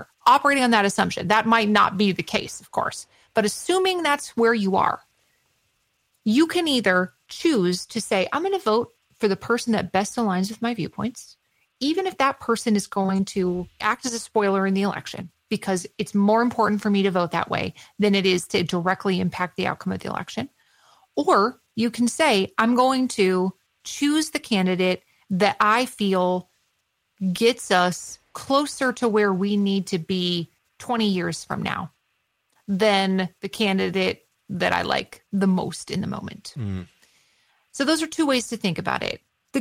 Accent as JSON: {"language": "English", "region": "Minnesota", "country": "United States", "said": "The same thing is true in my home state of Minnesota."}